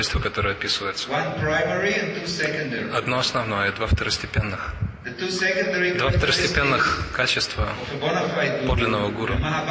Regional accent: Israel; Russian is a second language; я родился, меня вырастили в Израиле, в кибутах, это что-то вроде колхоза. Совершенно в антирелигиозной, коммунистической, социалистической идеологии

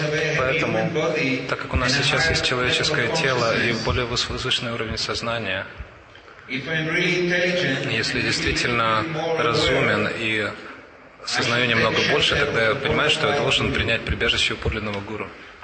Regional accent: Israel; Russian is a second language; я родился, меня вырастили в Израиле, в кибутах, это что-то вроде колхоза. Совершенно в антирелигиозной, коммунистической, социалистической идеологии

